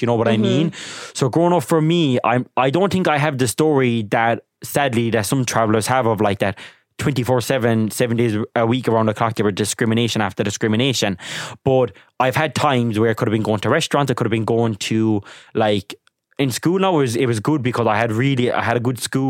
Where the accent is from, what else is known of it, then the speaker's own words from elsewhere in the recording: Ireland; even though I'm proud to be a traveler, I'm proud with our culture and our community. I do find that like for me growing up as an Irish traveler